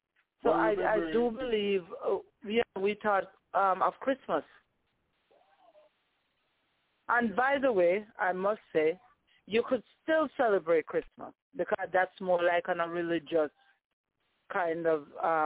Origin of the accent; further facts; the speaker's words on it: Jamaica; So growing up in Jamaica, it was a day where persons would just go to this.